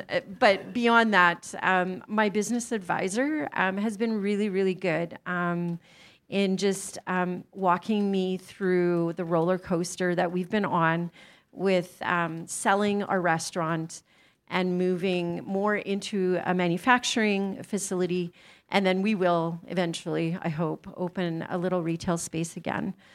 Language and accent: English; Winnipeg, Manitoba, Canada; we're from Winnipeg